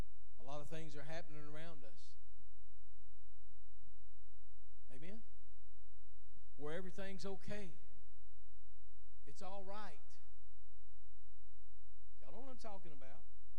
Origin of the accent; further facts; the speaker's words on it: Texas, United States; Why is it that I'm here from East Texas, this old fat bald-headed boy standing here talking to you two boys